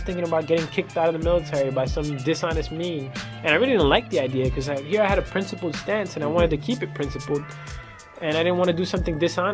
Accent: Puerto Rico; it led me back to Puerto Rico, which is my hometown. My mother was born there, and I consider myself Puerto Rican.

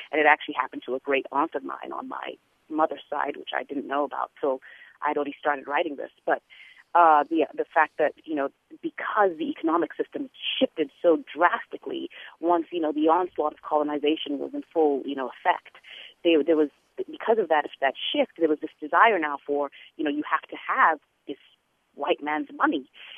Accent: Zimbabwe; now in United States; for me being bicultural as I am and very much being an American and very much being a Zimbabwean.

